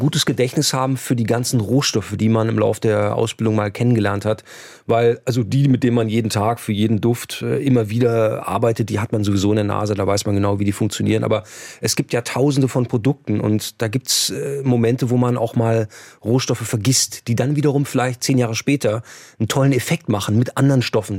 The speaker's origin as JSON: {"language": "German", "town": "Kassel", "region": "Hesse", "country": "Germany", "said": "Dazu komme ich aus Kassel"}